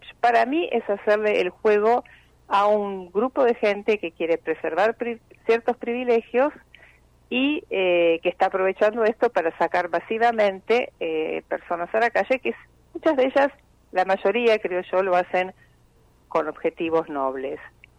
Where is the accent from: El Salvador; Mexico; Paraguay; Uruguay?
Uruguay; also born or lived in United States; now in Argentina; Sí, soy ciudadana uruguaya, soy ciudadana argentina, viví en Estados Unidos.